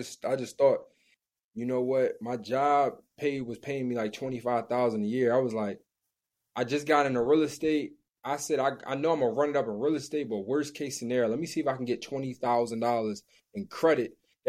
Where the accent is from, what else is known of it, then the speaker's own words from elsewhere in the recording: Philadelphia, Pennsylvania, United States; Kenny's from Chicago, Ramel's from New York, I'm from Philly